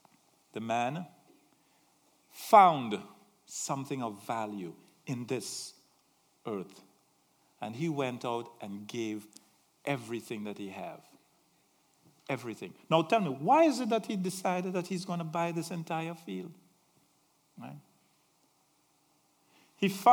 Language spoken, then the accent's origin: English; Santa Cruz, San Juan–Laventille, Trinidad & Tobago; I'm from Cantaro Village, Santa Cruz, in this small spot on the earth called Trinidad, which happens to be the center of the universe anyway, right?